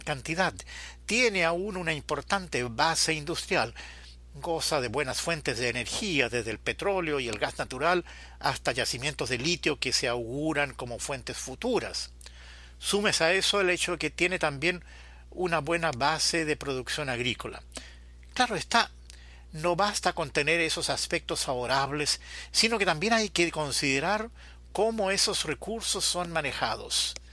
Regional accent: Chile; moved away; Habiendo regresado hace pocos días de unas vacaciones en Chile, mi país de origen

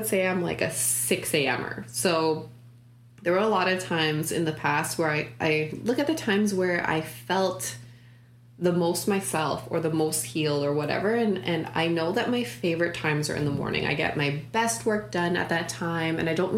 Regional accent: Winnipeg, Manitoba, Canada; being away from Winnipeg, my hometown, so much.

